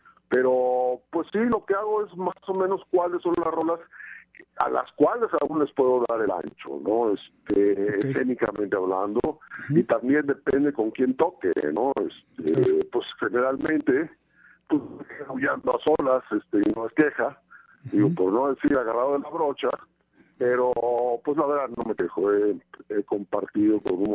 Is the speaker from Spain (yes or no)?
no; Matamoros, Tamaulipas, Mexico; born there; Todos nacimos en Matamoros, unos en la calle Matamoros de Analco, y otros, uh-huh, en el Real y Pontificio Matamoros, Tamaulipas.